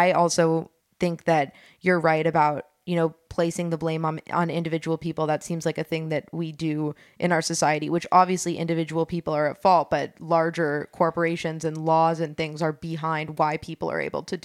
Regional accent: New York City, New York, United States; I was born and raised in New York City, the daughter of a single mother who worked in early childhood education.

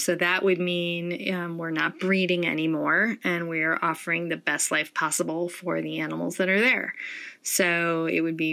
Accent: Detroit, Michigan, United States; And even as a kid growing up in Detroit, witnessing that, my siblings and I all felt like this wasn't right.

